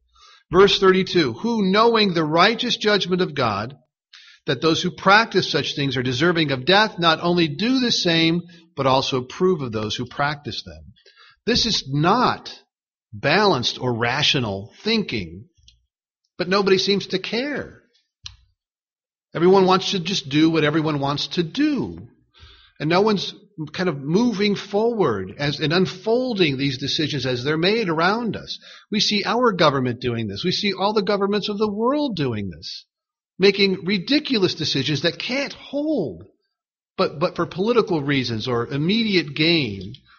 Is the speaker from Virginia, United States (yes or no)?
no; Chicago, Illinois, United States; and I said I was from Chicago, I could see people, you know, kind of taking a step back.